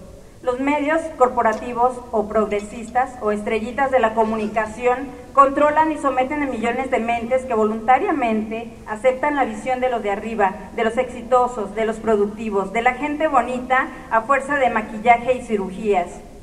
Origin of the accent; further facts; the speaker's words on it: Oaxaca, Mexico; yo soy de Oaxaca, pero estoy ahorita trabajando en el norte.